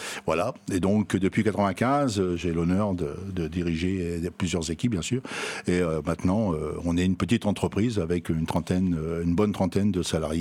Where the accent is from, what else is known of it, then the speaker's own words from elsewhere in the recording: Longueil-Annel, France; Je suis né à Longueuil-Anel, avenue des Tilleuls à cette époque-là. Maintenant, c'est avenue du Général de Gaulle. Donc, j'ai fait toute ma jeunesse, mes écoles à Longueuil